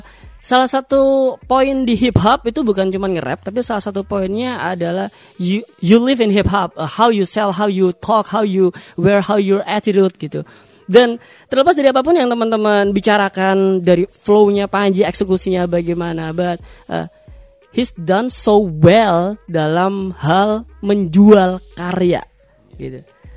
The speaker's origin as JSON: {"language": "Indonesian", "town": "Surabaya", "region": "East Java", "country": "Indonesia", "said": "dari kacamata saya sebagai orang Surabaya"}